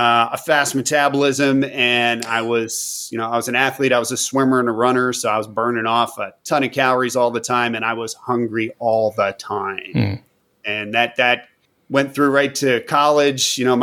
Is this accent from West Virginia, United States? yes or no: yes; West Virginia, United States; I'm from West Virginia. I grew up in a small town in West Virginia.